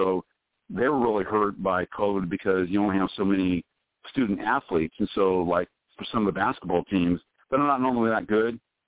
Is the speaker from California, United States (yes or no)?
yes; Bakersfield, California, United States; I'm from Bakersfield, but I cover Fresno Bakersfield.